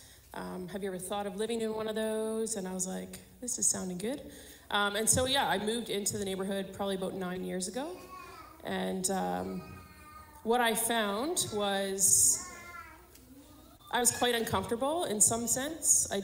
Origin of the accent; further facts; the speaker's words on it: Manitoba, Canada; I'm originally from Manitoba, and I came out here by choice.